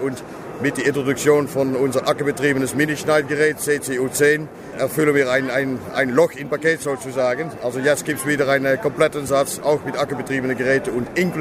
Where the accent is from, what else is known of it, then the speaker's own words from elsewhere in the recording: Netherlands; German is a second language; Ich komme aus Holland, also das erklärt einiges hoffentlich.